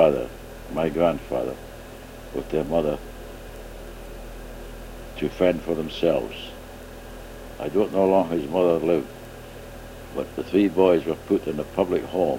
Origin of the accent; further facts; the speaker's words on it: Glasgow, Scotland, United Kingdom; Glasgow, my father would rent a horse and carriage, a break wagon, as we called it